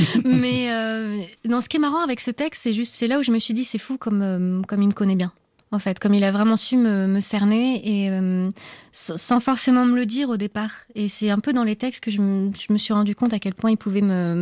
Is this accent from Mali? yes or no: no; Clermont-Ferrand, Auvergne-Rhône-Alpes, France; vu qu'on est de Clermont-Ferrand, forcément, enfin d'Auvergne, tous les deux